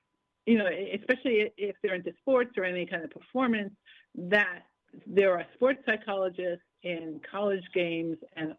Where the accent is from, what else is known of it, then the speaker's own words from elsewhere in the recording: New York City, New York, United States; now in Los Angeles, United States; I grew up in New York City, even though I live in L.A. now, and we learned to trust our gut on the mean streets of, you know, New York.